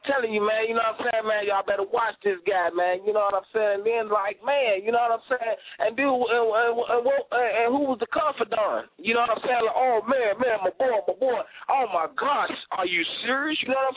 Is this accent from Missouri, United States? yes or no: no; Chicago, Illinois, United States; now in Twin Cities, United States; from Chicago, but I'm calling from the Twin Cities, though.